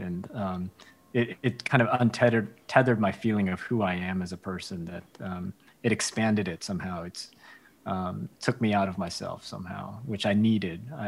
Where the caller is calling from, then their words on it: South Pasadena, California, United States; I'm in South Pasadena, California.